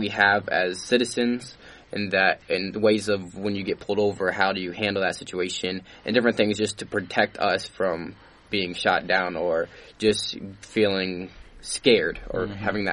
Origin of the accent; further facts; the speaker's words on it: Des Moines, Iowa, United States; So I'm from Des Moines, Iowa, so I've been born and raised there.